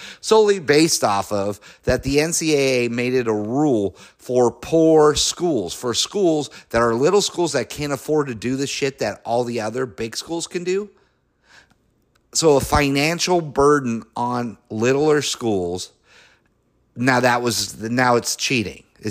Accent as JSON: {"language": "English", "region": "Colorado", "country": "United States", "said": "I'm from Colorado, so I loved Air Force's helmets back in the day"}